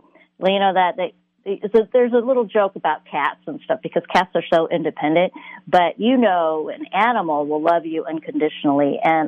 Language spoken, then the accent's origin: English; Seattle, Washington, United States; also born or lived in California; I lived in California, Southern Cal, for about 25 years, and I recently moved back to the Seattle area probably about 3.5 years ago. So back home.